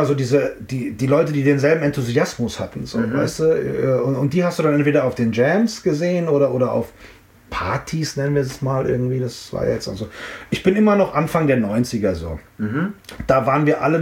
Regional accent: Frankfurt, Hesse, Germany; also born or lived in Offenbach; ich bin in Offenbach geboren und 10 Minuten später bin ich in Frankfurt gewesen. Meine Mutter hat es leider nicht mehr ins Frankfurter Krankenhaus geschafft, so, sondern ich war dann auf einmal da und ich wurde dann in Offenbach geboren.

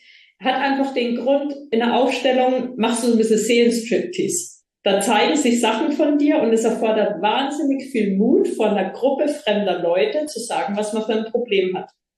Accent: Bavaria, Germany; ich komme aus Bayern, konservativ Bayern, schön katholisch.

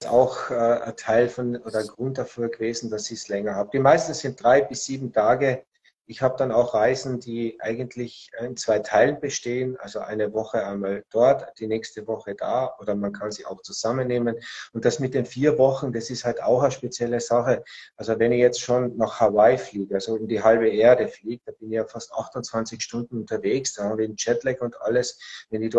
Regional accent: Austria; ich komme ja aus Österreich.

